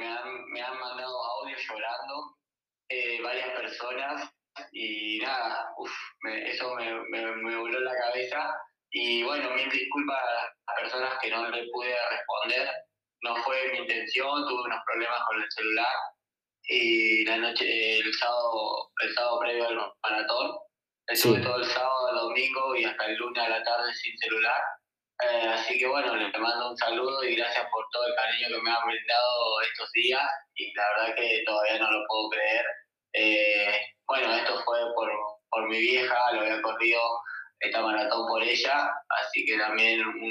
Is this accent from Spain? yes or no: no; Argentina; esperemos que cambie un poco y sigamos creciendo como argentinos, ¿no?